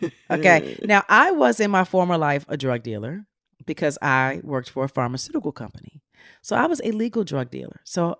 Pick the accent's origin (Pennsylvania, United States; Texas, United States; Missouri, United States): Pennsylvania, United States; Philadelphia; So today, I heard on the radio, I'm from Philly, by the way